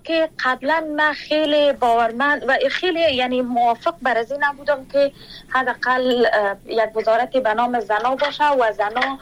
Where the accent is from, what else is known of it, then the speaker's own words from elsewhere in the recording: Kabul, Afghanistan; moved away; ما مکلف و مجبور بر ازی شدیم که باید شهر کابل را یا افغانستان را رها بکنیم به خاطر زنده ماندن خود